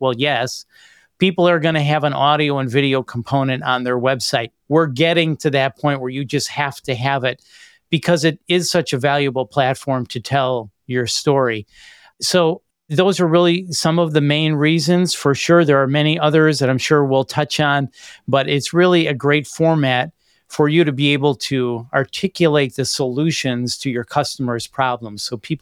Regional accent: Chicago, Illinois, United States; So eventually I wound up back in Chicago, which is my hometown, working at a rock station in Chicago called The Loop.

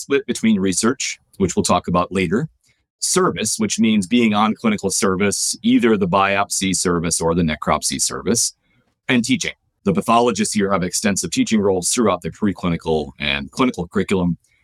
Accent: New York, United States; I'm an upstate New York kid. I grew up in the Capital District, close to Massachusetts, in a very rural part of upstate New York.

